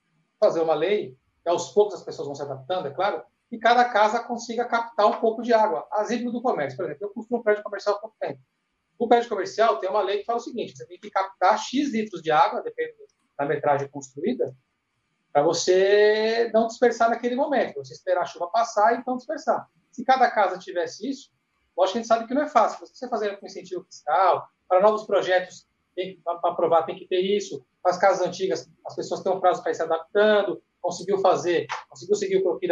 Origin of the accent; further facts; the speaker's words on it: São Bernardo do Campo, São Paulo, Brazil; nasci em São Bernardo. Sou de São Bernardo por um dia. Eu vim morar aqui no meu dia de vida.